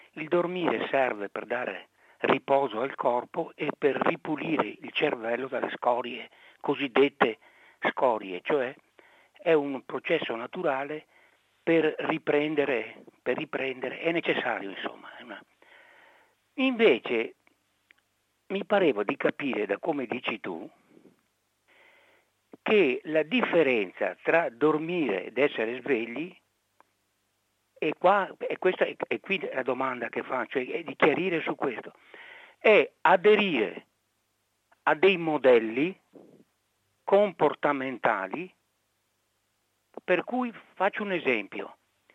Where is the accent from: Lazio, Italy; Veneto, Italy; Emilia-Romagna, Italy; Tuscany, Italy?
Veneto, Italy; Pontelongo; Io sono nato nel Veneto, sono nato a Pontelongo, in provincia di Padova.